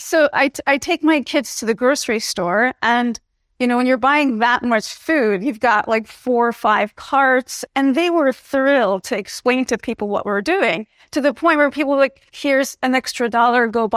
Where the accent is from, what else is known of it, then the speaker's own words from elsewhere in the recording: New Jersey, United States; but I was born and raised in New Jersey in the United States.